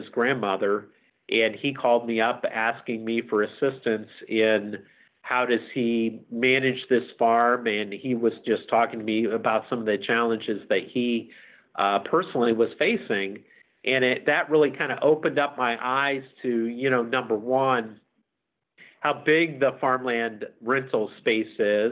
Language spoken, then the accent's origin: English; Lawrenceville, Illinois, United States; my background is I grew up in Southern Illinois in a small town called Lawrenceville, basketball powerhouse, back in the 70s and 80s.